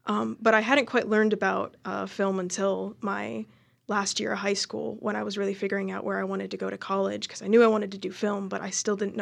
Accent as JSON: {"language": "English", "town": "Grants Pass", "region": "Oregon", "country": "United States", "said": "I came from Grants Pass, Oregon, which is just about, like, 40 minutes from here. It's super close by."}